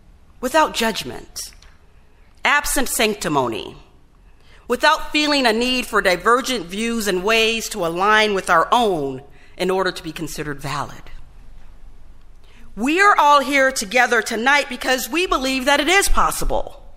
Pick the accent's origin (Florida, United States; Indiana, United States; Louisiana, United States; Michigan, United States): Florida, United States; St. Petersburg; I'm the fifth generation of my family to call St. Pete home. It's awesome. And in my hometown, I've had the privilege of holding a variety of roles in our community